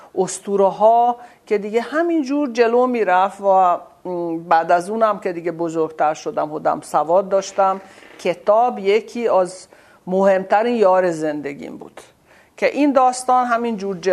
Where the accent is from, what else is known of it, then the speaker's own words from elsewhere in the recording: Hungary; روسا هم که آمدن که در واقع ما تصاحب شده بودیم، یه دوره خیلی سختی شروع شد در مجارستان و خب بچگیم تو این دوره گذشت.